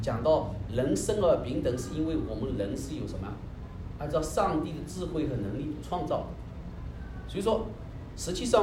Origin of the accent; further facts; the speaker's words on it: China; now in United States; 作为一个中国人生活在美国，然后呢我又不愿意回到中国去